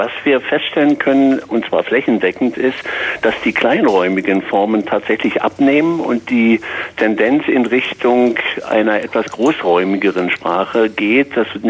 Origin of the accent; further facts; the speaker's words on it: Berlin, Germany; Ja, ich bin ja selber Berliner